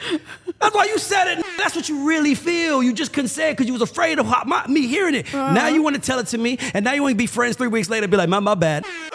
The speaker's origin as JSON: {"language": "English", "town": "College Park", "region": "Georgia", "country": "United States", "said": "No, I'm from College Park, Georgia, Gobby Road, Old National, Hidden Woods, Old Town Villa."}